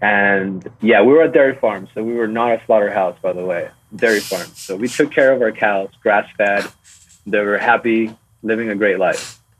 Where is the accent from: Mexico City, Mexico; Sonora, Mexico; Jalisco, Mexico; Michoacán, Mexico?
Jalisco, Mexico; Guadalajara; English is a second language; now in United States; Also being an immigrant and coming from Mexico, so just south of the border. I'm from I was born in Guadalajara, Jalisco.